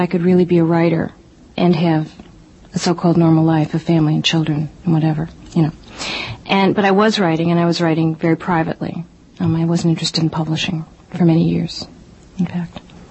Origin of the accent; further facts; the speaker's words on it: Highland Park, Illinois, United States; I'm from Illinois, Northern Illinois, Highland Park. It's a town on the border of near, right near Lake, on Lake Michigan.